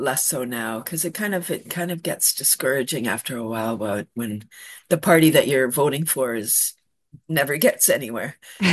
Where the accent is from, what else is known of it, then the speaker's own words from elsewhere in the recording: Toronto, Ontario, Canada; I'm from Toronto, and I moved out of Toronto and bought my house in 93.